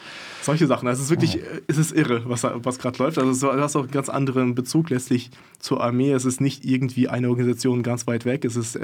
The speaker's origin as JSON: {"language": "German", "region": "Kyiv", "country": "Ukraine", "said": "ich komme selbst aus Kiew, da sind teilweise auch Bomben neben dem Kindergarten oder Raketen halt neben dem Kindergarten runtergekommen, wo ich halt gegangen bin damals"}